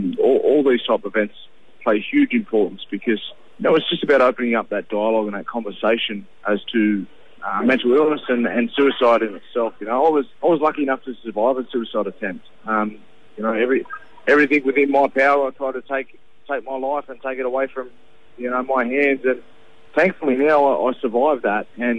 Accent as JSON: {"language": "English", "town": "Wagga Wagga", "region": "New South Wales", "country": "Australia", "said": "I'm from Wagga, and I actually spent a bit of time in Albury playing footy when I finished playing in the NRL."}